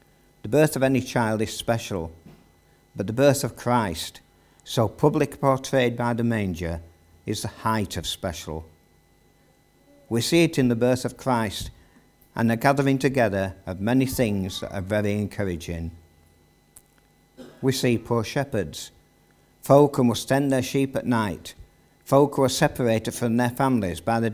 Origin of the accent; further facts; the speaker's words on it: London, United Kingdom; I was born in London in 1940, and the first 5 years of my life were accompanied by the bombs and the sounds of the Second World War.